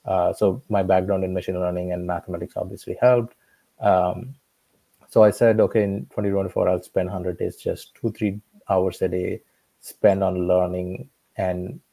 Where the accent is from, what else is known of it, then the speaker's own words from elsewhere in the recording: South India, India; moved away as an adult; now in United States; I grew up in South India in a small town. Studied math and computer science in India.